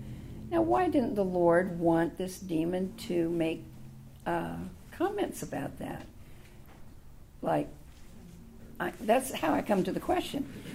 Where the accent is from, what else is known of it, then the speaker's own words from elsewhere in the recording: Oakland, California, United States; I mean, I grew up in Oakland. We never locked our door.